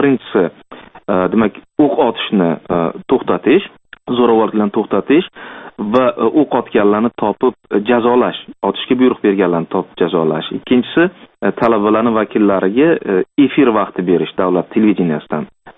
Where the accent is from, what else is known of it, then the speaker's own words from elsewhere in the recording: Namangan, Namangan Region, Uzbekistan; Men Namangandanman. Yonda turgan yigit ham Namangandan edi.